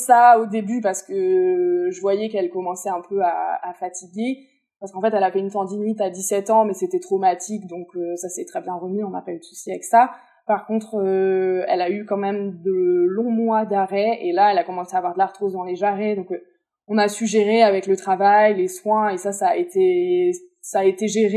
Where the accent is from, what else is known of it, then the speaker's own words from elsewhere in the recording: Aix-en-Provence, Provence-Alpes-Côte d'Azur, France; born there; now in Lille, France; moi, je suis née à Aix-en-Provence, aujourd'hui, j'habite à Lille.